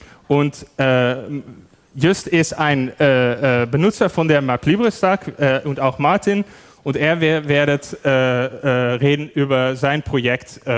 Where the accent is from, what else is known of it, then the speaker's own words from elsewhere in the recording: Netherlands; German is a second language; aber wir hoffen, dass wir irgendwie klarkommen mit unser Deutsch. Wir sind beide Niederländer.